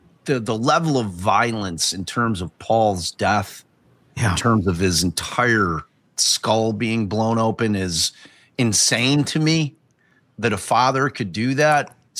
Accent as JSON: {"language": "English", "town": "Chicago", "region": "Illinois", "country": "United States", "said": "I'm a niche guy because I'm from Chicago."}